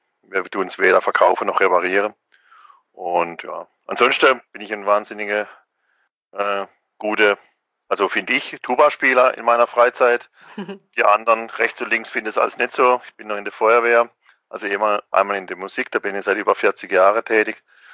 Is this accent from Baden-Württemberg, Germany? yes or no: yes; Freiburg, Baden-Württemberg, Germany; bei uns in Freiburg